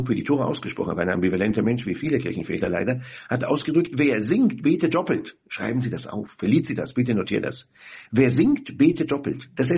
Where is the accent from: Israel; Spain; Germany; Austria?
Israel; Jerusalem District; Ich liebe meine klassische Melodie aus meiner Kindheit in Israel, Rechavia.